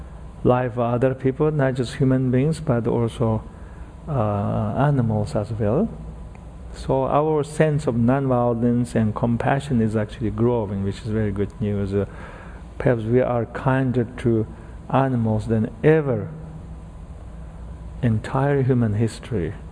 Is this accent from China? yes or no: yes; Tibet, China; I remember when I was growing up in Tibet, in eastern Tibet, when somebody dies in my village, they invite me and other lamas. I was a lama at that time.